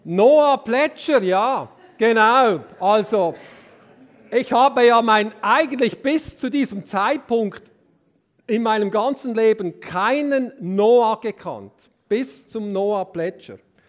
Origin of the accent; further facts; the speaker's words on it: Pratteln, Basel-Landschaft, Switzerland; Besitzer von Bratteln, wo ich aufgewachsen bin.